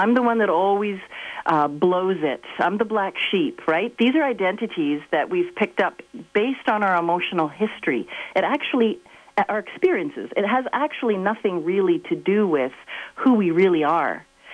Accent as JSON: {"language": "English", "region": "Ontario", "country": "Canada", "said": "Well, I'm from Ontario, yep."}